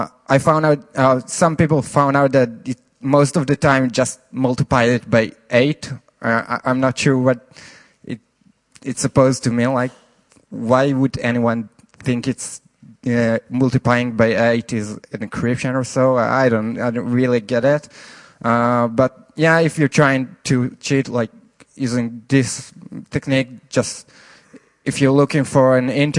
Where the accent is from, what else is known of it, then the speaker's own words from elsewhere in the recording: Israel; from Israel. Is there anyone else from Israel here?